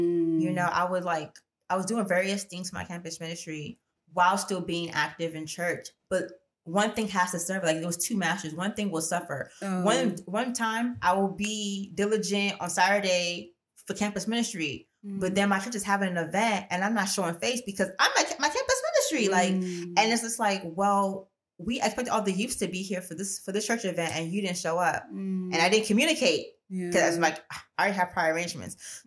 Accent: Nigeria; Like I'm Nigerian.

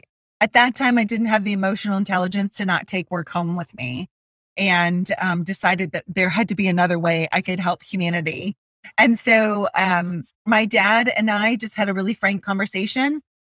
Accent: Michigan, United States; We moved to Michigan, which is my hometown and our home state and yours as well.

